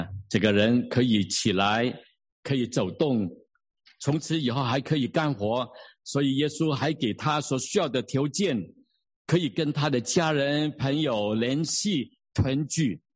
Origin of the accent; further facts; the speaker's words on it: Guangdong, China; 我们可以吃去我们广东人去饮茶